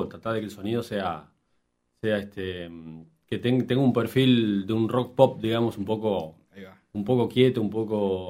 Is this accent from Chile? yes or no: no; Salto, Uruguay; Yo soy de Salto, nací en Salto. Vine a estudiar Ciencia de la Comunicación a Montevideo.